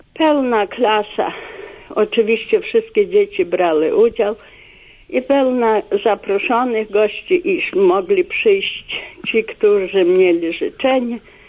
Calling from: Leszkowice, Lower Silesian Voivodeship, Poland; jestem z Leszkowic koło Wrocławia.

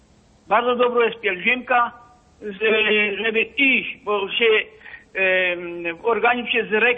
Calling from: Połomia, Silesian Voivodeship, Poland; Jestem mieszkańcem Połomie spod Włodzisławia.

